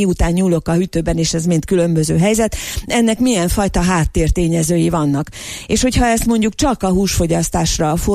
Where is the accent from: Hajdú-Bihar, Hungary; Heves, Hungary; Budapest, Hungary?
Hajdú-Bihar, Hungary; Debrecen; Én debreceniként tudnék mesélni arról, hogy milyen típusú ételek fogyasztása elvárt egy lakodalmon